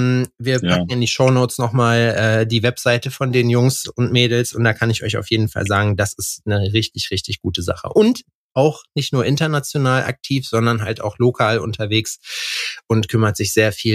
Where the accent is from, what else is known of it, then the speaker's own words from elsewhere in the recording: North Rhine-Westphalia, Germany; die ist aus Lüdenscheid. Das ist der Ort mehr oder weniger, wo ich herkomme. Kleines Nest daneben.